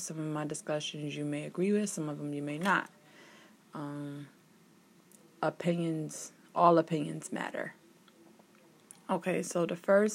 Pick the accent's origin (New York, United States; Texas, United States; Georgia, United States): New York, United States; Syracuse; I'm from Syracuse. Hey, my Syracusans.